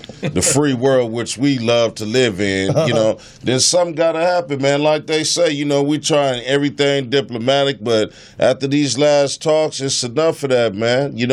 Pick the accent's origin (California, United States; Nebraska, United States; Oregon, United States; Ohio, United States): California, United States; But fuck New York. I'm from Cali. And because what they doing is going to threaten our pristine coastline of this California